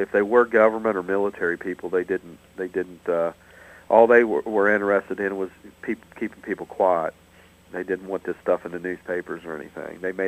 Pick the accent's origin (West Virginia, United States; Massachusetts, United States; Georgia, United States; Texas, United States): West Virginia, United States; Point Pleasant; I grew up in Point Pleasant. As a matter of fact, I lived about four or five doors down from the people who saw it first.